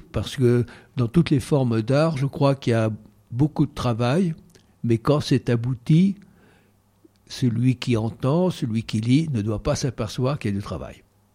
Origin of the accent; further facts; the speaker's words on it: Évreux, Normandy, France; born there; je suis né à Évreux, en Normandie. Et si vous voulez encore plus de précision, 7 mois avant le Front populaire.